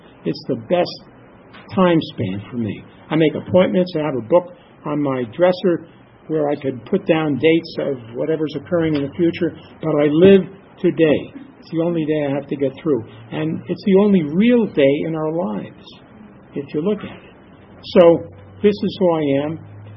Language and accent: English; Los Angeles, California, United States; I went over to him, and I said … I'm from Los Angeles.